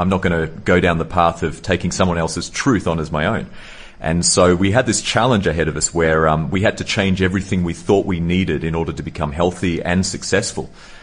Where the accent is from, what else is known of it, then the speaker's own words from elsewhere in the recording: Sydney, New South Wales, Australia; born there; Yeah, so I was born in Sydney, Australia